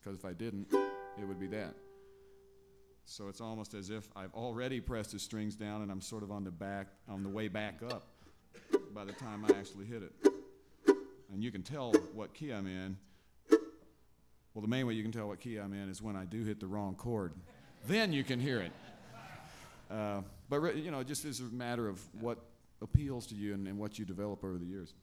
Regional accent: Kentucky, United States; Hey, I'm from Kentucky. Get out of here.

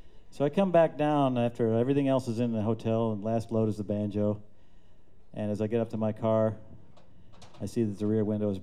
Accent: West Virginia, United States; I come from West Virginia, and that's where they invented the toothbrush.

